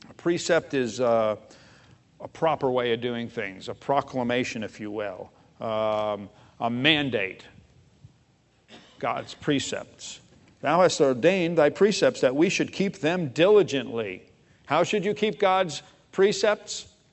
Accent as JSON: {"language": "English", "town": "New York City", "region": "New York", "country": "United States", "tie": "born or raised there", "said": "If you know me, you might know that I grew up in New York City, that I hated school"}